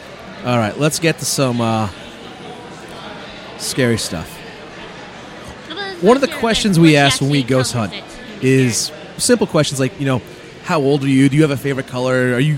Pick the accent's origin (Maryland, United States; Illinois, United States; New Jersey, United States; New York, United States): New Jersey, United States; We're all from New Jersey. No, we're from up north